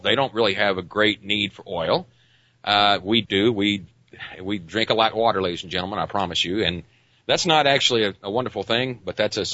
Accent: Texas, United States; Now, I come from West Texas, and West Texas is full of oil fields. Back in the day when I was a boy

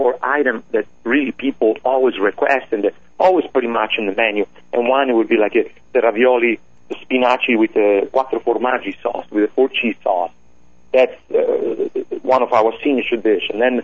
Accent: northern Italy, Italy; also born or lived in Calabria; Yeah, well, I was born in Calabria, but then actually I was raised north of Italy.

